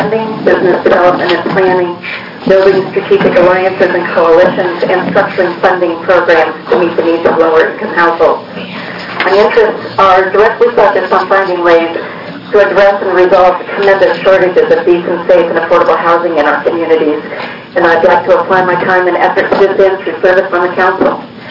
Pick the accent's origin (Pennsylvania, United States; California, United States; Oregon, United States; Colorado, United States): Oregon, United States; Ashland; I'm from Ashland.